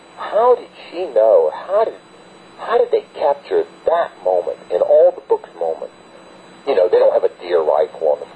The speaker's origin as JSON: {"language": "English", "region": "the South", "country": "United States", "said": "And I was telling them, since I am from the South"}